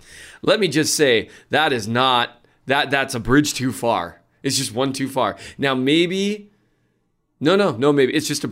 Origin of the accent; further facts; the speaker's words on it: Minnesota, United States; I'm from Minnesota. We steer into the skin here, people.